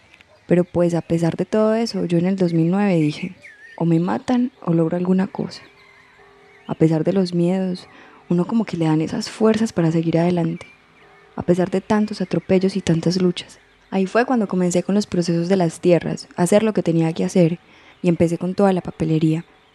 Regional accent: Antioquia, Colombia; moved away; Dejé mi tierra en el año 2003 porque esto en el Urabá está impresionante.

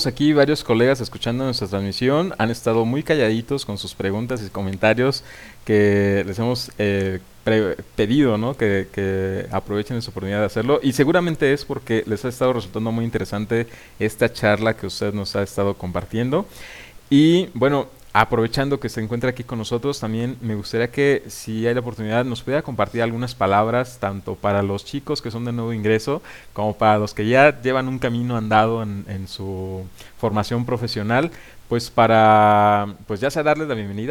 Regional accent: Mexico; a las que nos estamos enfrentando en la actualidad como sociedad mexicana.

